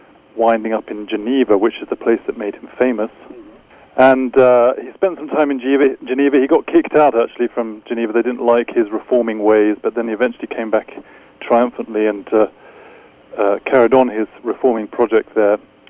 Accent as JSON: {"language": "English", "region": "London", "country": "United Kingdom", "also_born_or_lived": "Scotland", "accent": "English", "said": "I am an Englishman, actually, originally from London many years ago. So although I spent quite a few years of my adult life in Scotland, the accent didn't rub off, and I'm unfortunately stuck with my English accent."}